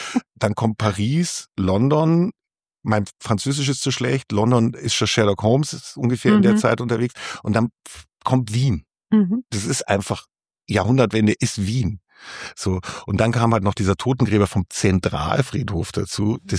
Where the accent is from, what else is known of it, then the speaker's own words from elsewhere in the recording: Munich, Bavaria, Germany; Entschuldigung, ich komme aus München